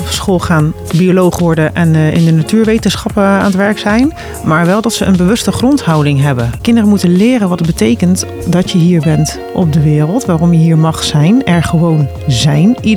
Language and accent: Dutch; Bergen op Zoom, North Brabant, Netherlands; Het is mijn eigen oude basisschool. Ik heb hier als leerling op school gezeten.